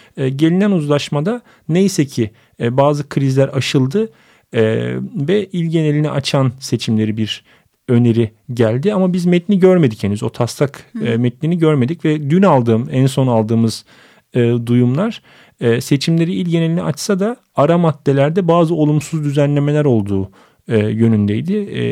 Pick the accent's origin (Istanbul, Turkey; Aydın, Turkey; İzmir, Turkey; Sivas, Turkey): Sivas, Turkey; Benim memleketim Sivas, Gürün değil